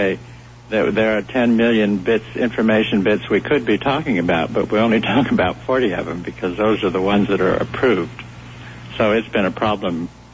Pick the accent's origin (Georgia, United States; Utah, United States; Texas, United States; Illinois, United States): Utah, United States; also born or lived in Rocky Mountains; And I grew up in the Rockies and then later on in Utah where we had lots of hornets and yellow jackets.